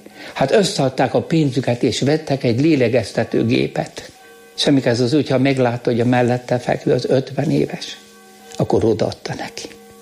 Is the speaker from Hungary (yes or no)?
yes; Hungary; nem, én magyar vagyok. Magyar!